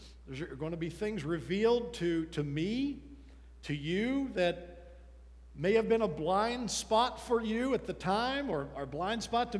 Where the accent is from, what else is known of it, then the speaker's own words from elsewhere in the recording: West Virginia, United States; I was raised in Wirt County. I bleed orange and black.